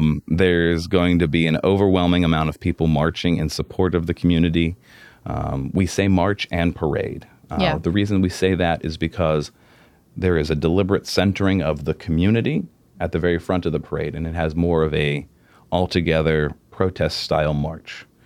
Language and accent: English; Pennsylvania, United States; I grew up in the South Hills. I could not have imagined my little community having a Pride event.